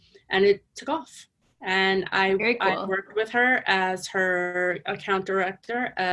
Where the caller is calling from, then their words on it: Pasadena, California, United States; I am tuning in from Southern California in the Pasadena area.